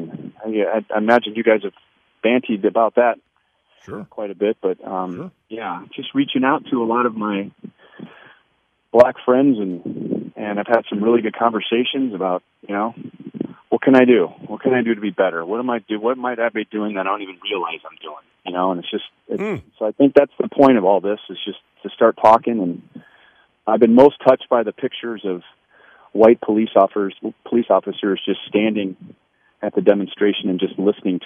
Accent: Los Angeles, California, United States; And I grew up in Los Angeles, which is is one of the great melting pots of our country.

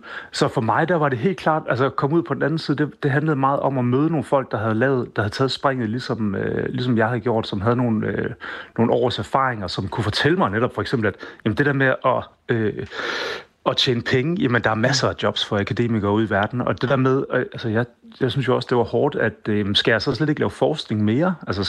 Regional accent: Sabro, Central Denmark Region, Denmark; jeg er vokset op i Sabro i Østjylland, og overhovedet ikke blandt akademikere

